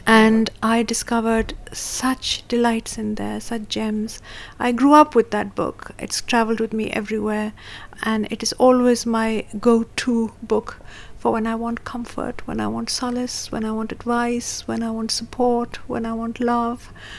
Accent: Pakistan; now in London, United Kingdom; I'm a novelist from Pakistan. I live in London.

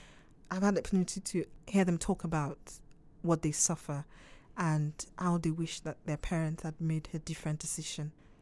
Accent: Nigeria; first language Yoruba; English is a second language; But I'm quite heavily influenced, I think, by the Nigerian literary tradition. Because my first language is Yoruba, and it's a very metaphorical language.

